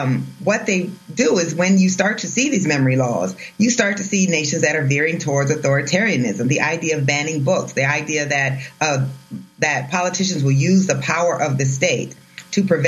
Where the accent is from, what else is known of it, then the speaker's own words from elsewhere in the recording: Iowa, United States; including in my home state of Iowa, where I am right now